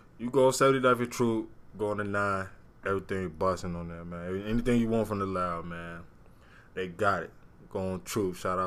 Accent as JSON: {"language": "English", "town": "Chicago", "region": "Illinois", "country": "United States", "said": "Man, we from Chicago, man."}